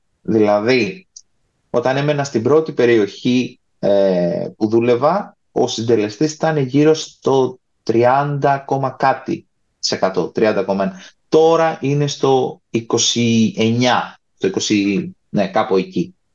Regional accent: Thessaloniki, Central Macedonia, Greece; moved away; κάθε φορά που πηγαίνω, όχι στη Θεσσαλονίκη, στην πόλη μου, βλέπω ότι οι τιμές πλησιάζουν επικίνδυνα τις τιμές εδώ πέρα

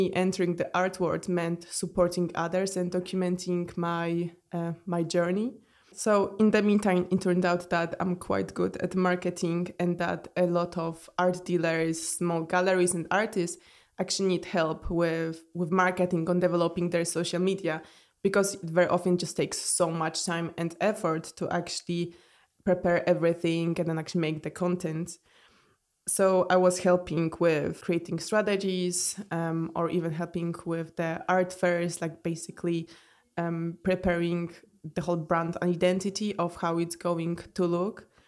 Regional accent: Poland; I grew up in Poland, where only painting and sculpture are considered as true art.

